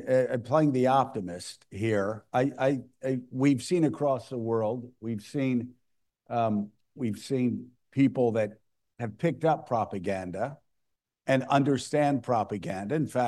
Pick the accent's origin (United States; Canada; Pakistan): United States; Mississippi; also born or lived in Atlanta, Georgia / Northwest Florida; you know, I was born in Atlanta and moved to Mississippi and Northwest Florida, also called the Redneck Riviera, also called LA, Lower Alabama.